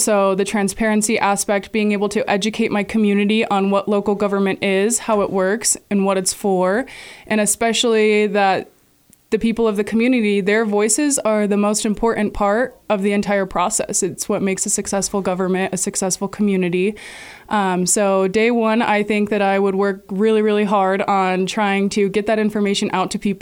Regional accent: Helper, Utah, United States; I want people to know that I am from the community. I grew up in Helper. It's where my values were built. It's where my future is rooted.

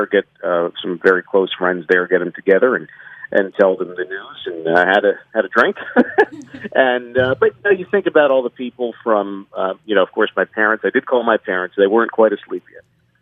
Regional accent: East Coast, United States; I was from the East Coast, and you know, it might have been 7 o'clock or so, 7:30 for Gary, but it was you know, it was close to 11 o'clock East Coast time.

